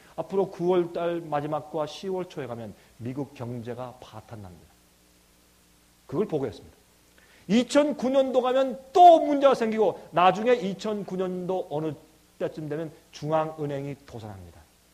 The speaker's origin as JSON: {"language": "Korean", "country": "South Korea", "lives_now": "United States", "said": "저는 미국에서 32년 살았습니다."}